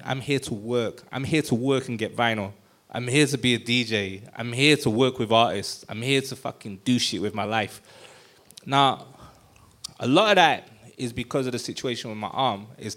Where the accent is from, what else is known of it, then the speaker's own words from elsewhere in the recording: Manchester, North West England, United Kingdom; moved away; Like, I'm from Manchester. That's what we do.